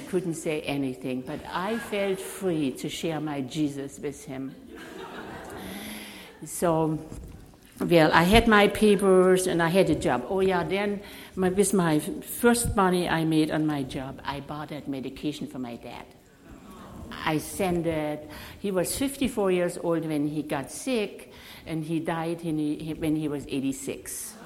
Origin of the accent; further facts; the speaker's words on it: East Germany, Germany; moved away; he comes 30 miles from my hometown, from East Germany. He was raised 30 miles, and then he had fled East Germany 4 years before I did to study in West Germany.